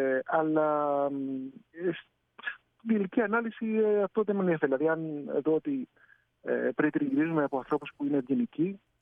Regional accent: Greece; Το γεγονός ότι είμαι Έλληνας με βοήθησε.

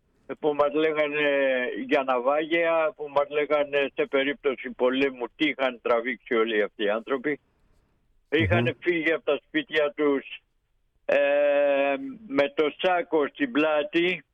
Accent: Vrachnos, South Aegean, Greece; now in Athens, Greece; εγώ είμαι από την Ακρόπολη της Άνδρου, του Βραχνού λέγεται το χωριό μου. Είναι κτισμένο στη Γερακώνα, εκεί που είναι κτισμένο και το μοναστήρι του Αγίου Παντελεήμονα.

